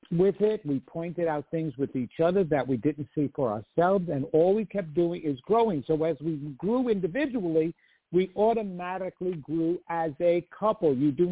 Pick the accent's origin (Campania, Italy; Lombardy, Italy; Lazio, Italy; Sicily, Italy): Sicily, Italy; Sicilian.